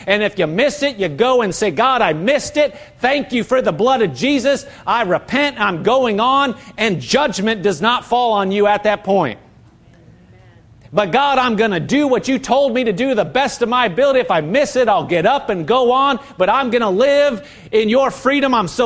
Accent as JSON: {"language": "English", "region": "Nebraska", "country": "United States", "tie": "born or raised there", "lives_now": "Boston, United States", "said": "And I've lived here in Massachusetts. I would have never thought that. I grew up in Nebraska."}